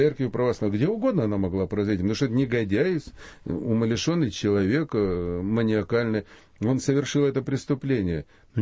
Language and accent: Russian; Ukraine; moved away; провинциал, который приехал с Украины, я ни о чем не жалею.